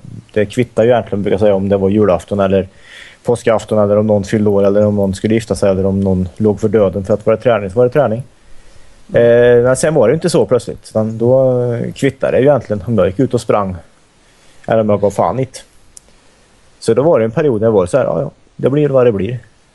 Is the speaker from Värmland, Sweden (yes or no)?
yes; Värmland, Sweden; Och märkte väl rätt tidigt att jag kunde vinna tävlingar hemma i Värmland, och sen vann jag ungdoms-SM när jag var 15 och sådär.